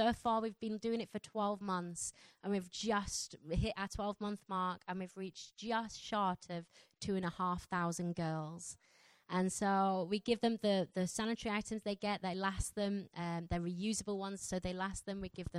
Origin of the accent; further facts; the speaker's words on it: Yorkshire and the Humber, United Kingdom; accent: Yorkshire; So my Yorkshire accent is quite strong.